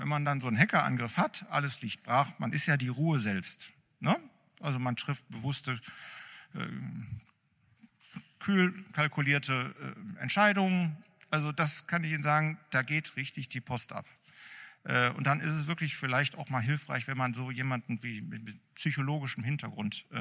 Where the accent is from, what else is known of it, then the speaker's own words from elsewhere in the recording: Düsseldorf, North Rhine-Westphalia, Germany; als Düsseldorfer darf ich das sagen